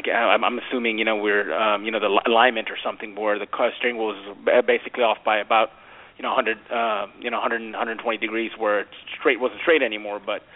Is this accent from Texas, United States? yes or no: yes; Texas, United States; It happened to be in my home state of Texas, in Austin.